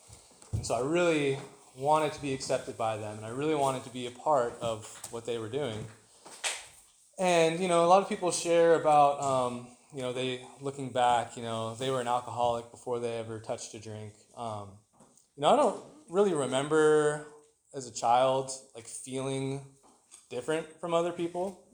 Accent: San Luis Obispo, California, United States; So I grew up in San Luis Obispo, so not too far from here, obviously.

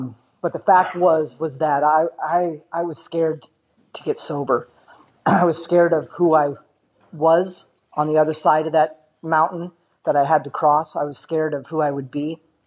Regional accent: California, United States; also born or lived in New Jersey; I was born in New Jersey, which they tell me is enough reason to be an alcoholic in itself. My father was a stockbroker, and he wanted to work on Wall Street once in his life. And I was the oldest child, and so once they had me, they scurried back to California to raise me here.

